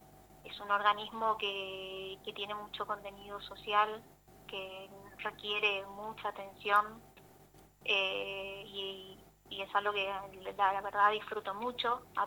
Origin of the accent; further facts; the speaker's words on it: Corrientes, Argentina; born or raised there; also born or lived in San Salvador de Jujuy